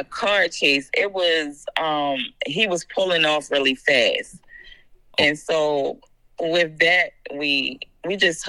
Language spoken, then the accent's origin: English; Baltimore, Maryland, United States; I go back to that recreation center because I know growing up in Baltimore City, recreation centers were the outlet for youth.